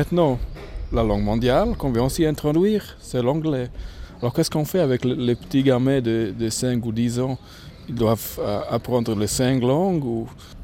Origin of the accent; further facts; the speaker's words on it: Disentis, Graubünden, Switzerland; J'ai grandi à Dizentis, ça c'est direction Ilans, Lax, Flims. Là, c'est totalement encore romanche.